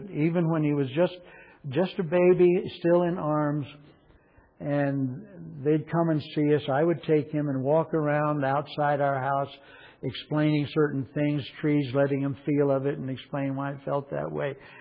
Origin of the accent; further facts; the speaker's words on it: Oklahoma, United States; on the farm I was born on in Oklahoma and the Sunday school I went to in my early years